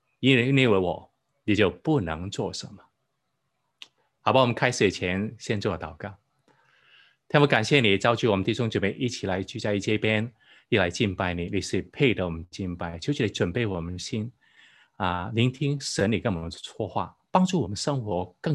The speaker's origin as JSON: {"language": "Chinese", "country": "Hong Kong", "tie": "born or raised there", "said": "我是在中学信主的，我在香港出生长大，在香港念中学。"}